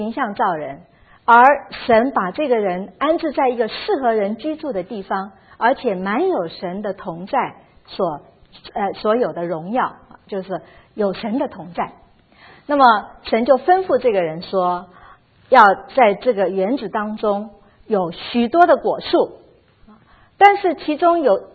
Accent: China

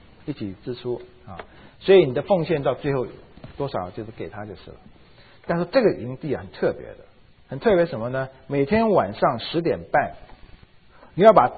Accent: China; 好像我们中国人喜欢讲那种故事

